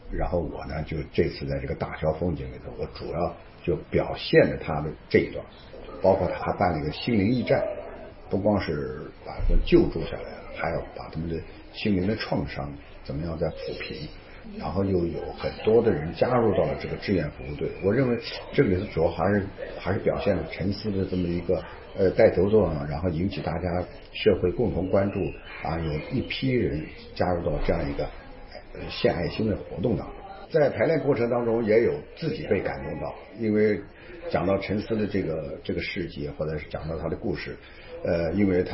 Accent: Nanjing, Jiangsu, China; 它已经成为我们南京人的骄傲

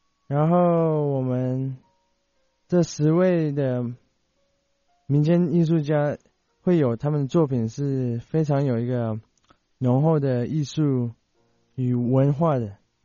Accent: Jakarta, Indonesia; 我是来自印尼雅加达的

